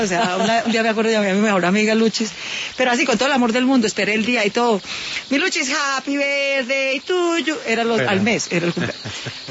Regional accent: Bogotá, Bogotá Capital District, Colombia; born there; nací en Bogotá, mi madre fue la primera mujer de su familia en recibir educación superior, y mis padres son mestizos y no afros.

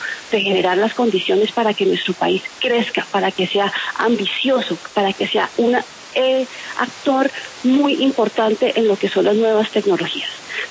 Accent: Colombia

